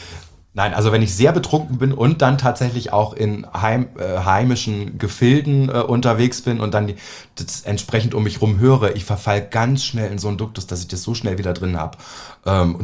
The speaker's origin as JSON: {"language": "German", "town": "Naumburg", "region": "Saxony-Anhalt", "country": "Germany", "said": "Na ja, also es hat Stadtrecht. Also ich komme aus Naumburg an der Saale."}